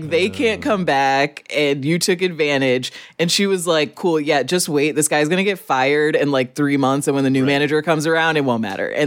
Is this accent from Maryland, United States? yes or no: no; Rockford, Illinois, United States; I grew up relatively poor, so Red Lobster was very fancy for my family. Mm-hmm. And I grew up in Rockford, Illinois, where that is one of the finer options to eat at.